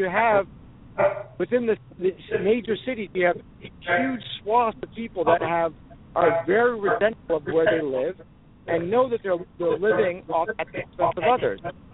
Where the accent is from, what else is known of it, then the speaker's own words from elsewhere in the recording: Manhattan, New York, United States; also born or lived in Jersey City; now in Texas, United States; I moved to Texas. One of the reasons that I moved to Texas was for that reason. I grew up in Manhattan, and I lived in Jersey City for many years.